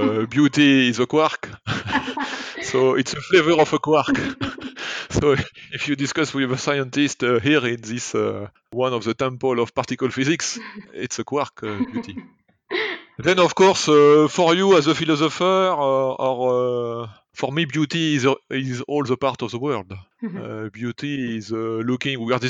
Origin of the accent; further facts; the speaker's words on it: western France, France; English is a second language; since I come from West area, the night falls very late in the evening, and this is very, very appealing as well.